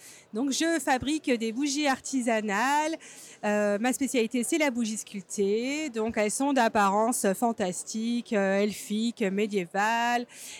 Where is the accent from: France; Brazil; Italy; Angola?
France; Tence, Auvergne-Rhône-Alpes; Alors, je suis de Haute-Loire, à Tens, entre Yssingeaux et le Chambon-sur-Lignon.